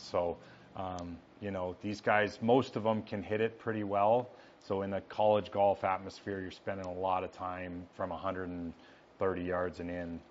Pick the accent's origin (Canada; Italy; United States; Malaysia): Canada; I grew up playing hockey. That was my sport growing up in Canada